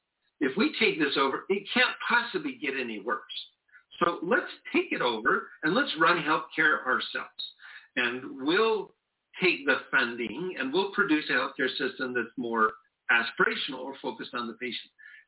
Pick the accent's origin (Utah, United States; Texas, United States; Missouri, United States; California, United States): Utah, United States; born there; I was born in Utah, but I've worked all over the country, including Chicago.